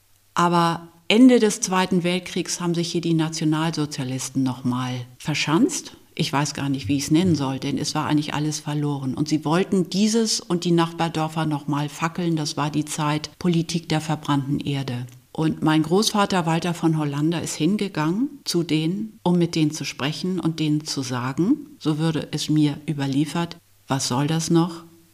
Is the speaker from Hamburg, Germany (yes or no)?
yes; Hamburg, Germany; Ich bin in Hamburg aufgewachsen und zur Schule gegangen. Ich bin sowieso zwischen Hamburg und diesem Ort aufgewachsen. Es ist nur eine halbe Autostunde und ich kenne Stadt- und Landleben, aber ich bin in Hamburg zur Schule gegangen